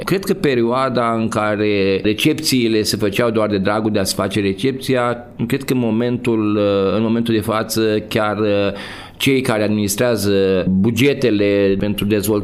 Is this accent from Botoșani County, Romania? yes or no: yes; Botoșani, Botoșani County, Romania; Botoșaniul este orașul meu natal. E orașul în care am crescut, în care am bătut toate pietrele, toate drumurile.